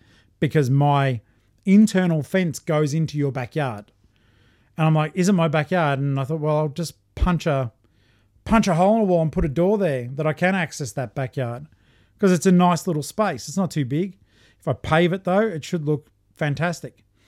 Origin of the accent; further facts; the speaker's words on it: Australia; accent: Australian; one of the things I like doing though is putting in as an Aussie an accent on it as possible.